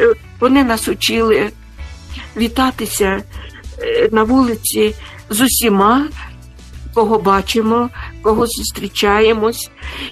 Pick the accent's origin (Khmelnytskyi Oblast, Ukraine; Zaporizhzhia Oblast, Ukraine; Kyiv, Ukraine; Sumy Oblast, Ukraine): Sumy Oblast, Ukraine; Великий привіт на мою рідну Україну, на мою рідну Сумщину.